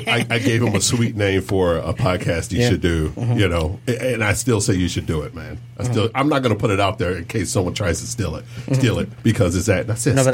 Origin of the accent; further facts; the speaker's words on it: Pontiac, Michigan, United States; She is the office manager over at the Crowfoot in Pontiac, my hometown.